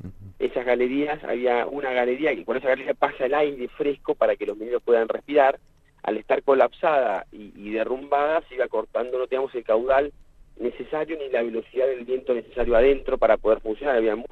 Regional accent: Santa Cruz, Argentina; yo tengo 40 años, 41 años, siempre me saco uno, soy nacido y criado en Santa Cruz.

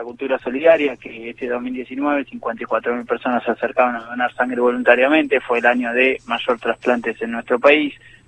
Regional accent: Argentina; nos va muy bien como ciudadanos argentinos

